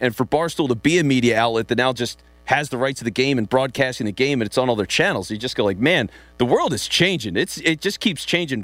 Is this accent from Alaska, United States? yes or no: no; Philadelphia, Pennsylvania, United States; Yeah, that works. That's my hometown, so yeah.